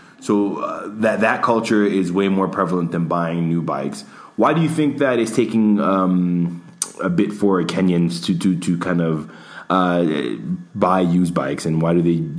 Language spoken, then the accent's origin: English; New York, United States; because I'm from New York and, you know, biking culture is huge.